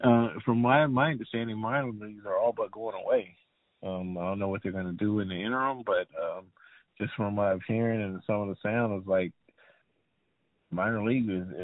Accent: Seattle, Washington, United States; I mean, growing up in Seattle, the Mariners stunk out loud, so there was zero interest in baseball for me.

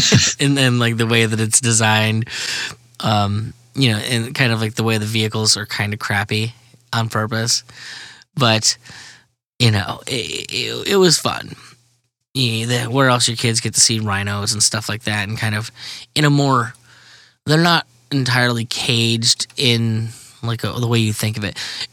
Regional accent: Florida, United States; Now, I'm from Florida, so I've done parks in the past when I was like a little kid and then again when I was a teenager.

